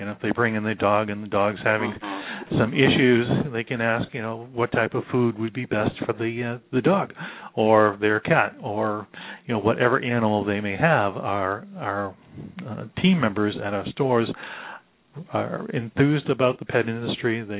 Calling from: Livonia, Michigan, United States; I am calling from Livonia, Michigan.

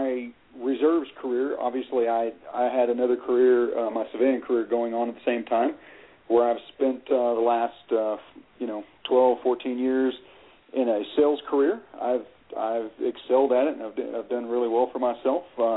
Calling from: Loveland, Colorado, United States; Loveland, Colorado.

